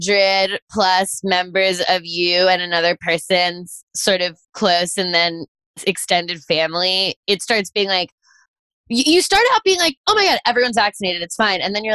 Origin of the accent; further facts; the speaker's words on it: Virginia, United States; I grew up in Virginia too.